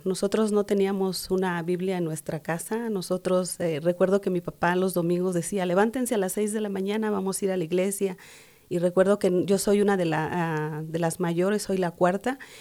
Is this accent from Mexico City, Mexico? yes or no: yes; Mexico City, Mexico; now in Philadelphia, United States; Bueno, puedo decir que no soy de Chihuahua. Soy de la Ciudad de México.